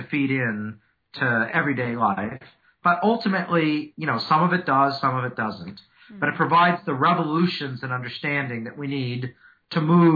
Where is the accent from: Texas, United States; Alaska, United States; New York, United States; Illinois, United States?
Alaska, United States; also born or lived in Montana; Oh, I definitely say I'm from Montana and Alaska.